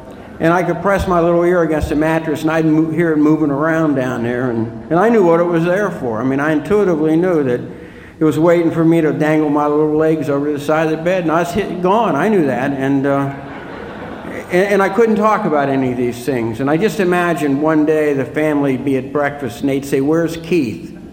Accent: Ireland; I'm the second child, the eldest son, and I had nine brothers and sisters, and I'm Irish.

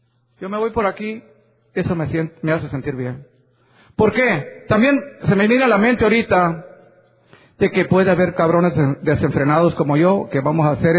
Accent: Sonora, Mexico; now in California, United States; Yo vengo de California, ¿verdad?, y soy de Sonora.

